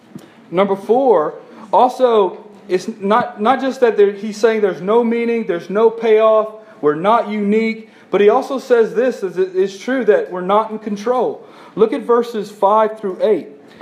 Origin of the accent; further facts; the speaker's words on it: Ville Platte, Louisiana, United States; I'm from Ville Platte. You obviously, most of you know that.